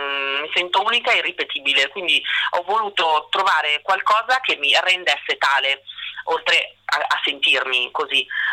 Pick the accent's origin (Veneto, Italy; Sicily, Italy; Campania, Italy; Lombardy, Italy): Lombardy, Italy; Milan; perché sono milanese